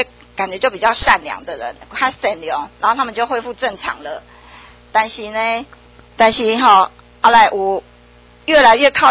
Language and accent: Chinese; Kaohsiung, Taiwan; 然后是在我的故乡就高雄那里这样子，然后就出现就是我的故乡啊齁